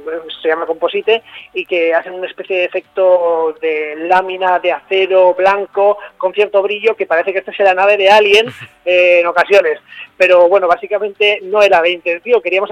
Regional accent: Bilbao, Basque Country, Spain; Nosotros somos muy de Bilbao, tanto mi socio como yo, y somos, bueno, pues de Bilbao, de pro, como quien dice.

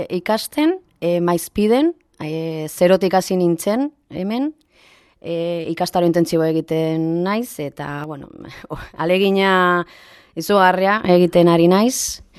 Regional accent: Soria, Castile and León, Spain; also born or lived in Zaragoza, Spain / Bilbao, Spain; now in Zumarraga, Spain; Soriakoa naiz, bueno, Soriakoa ez ezik, Zaragozakoa ere banaiz, Zaragozan 20 urte bizizan nintzen eta asko dira, bai.

